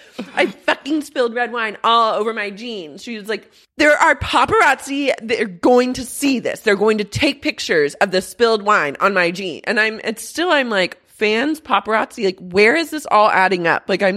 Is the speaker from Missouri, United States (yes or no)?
no; Oklahoma City, Oklahoma, United States; oh my God, that's weird because I'm from Oklahoma City.